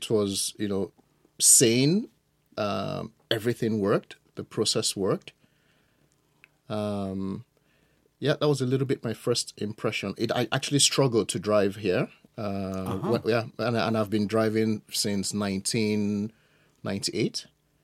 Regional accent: Nigeria; now in Sweden; Firstly, I come from Nigeria.

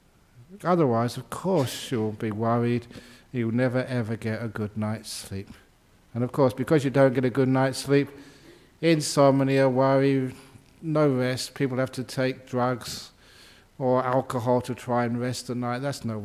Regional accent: London, United Kingdom; where I grew up in London.

